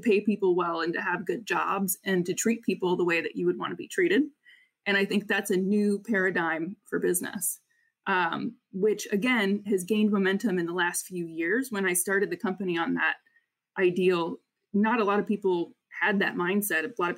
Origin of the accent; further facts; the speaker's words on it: Midwest, United States; and, you know, we grew up in the Midwest